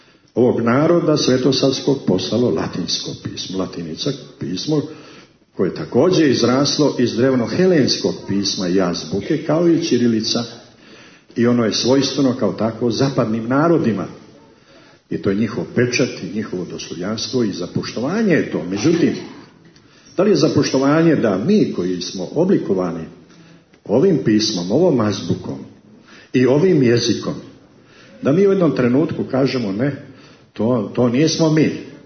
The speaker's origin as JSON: {"language": "Serbian", "country": "Montenegro", "said": "ovdje kod nas u Crnoj Gori sad imamo takozvani crnogorski jezik."}